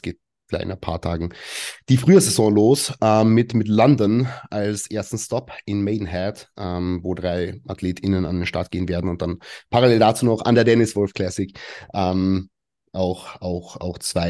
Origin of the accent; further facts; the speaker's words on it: Carinthia, Austria; moved away as an adult; now in Vienna, Austria; Also ich komme eigentlich so aus Kärnten, habe Physiotherapie studiert, bin dann nach Wien gezogen.